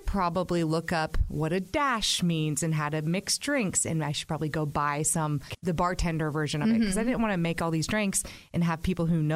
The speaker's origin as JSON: {"language": "English", "region": "Oregon", "country": "United States", "said": "It reminds me of Oregon because I'm from Oregon."}